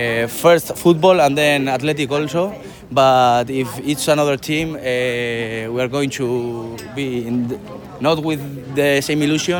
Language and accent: English; Bilbao, Basque Country, Spain; English is a second language; I'm from Bilbao.